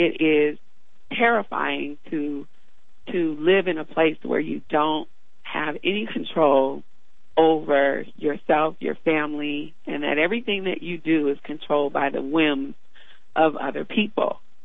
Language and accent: English; Los Angeles, California, United States; I'm from Southern California. I'm from South Central Los Angeles.